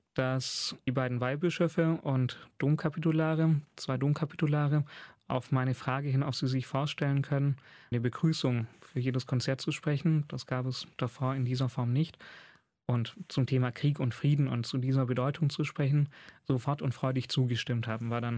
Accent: Rottweil, Baden-Württemberg, Germany; Ich stamme aus Rottweil, älteste Stadt in Baden-Württemberg.

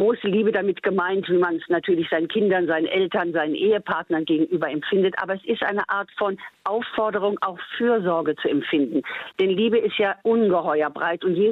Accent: Bonn, North Rhine-Westphalia, Germany; auch nicht weit von Bonn, wo ich aufgewachsen bin.

